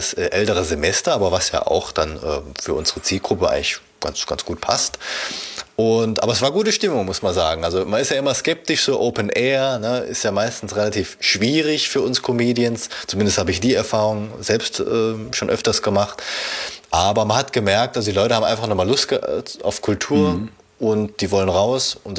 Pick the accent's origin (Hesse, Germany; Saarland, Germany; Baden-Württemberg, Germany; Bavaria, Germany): Saarland, Germany; Wenn ich gefragt werde, wo kommst du her, Saarland